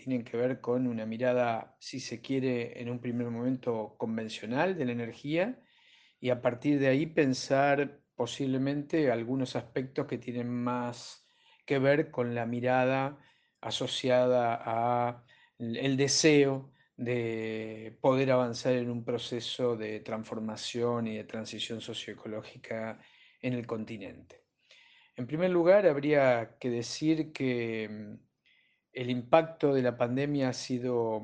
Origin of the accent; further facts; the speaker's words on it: Argentina; de Argentina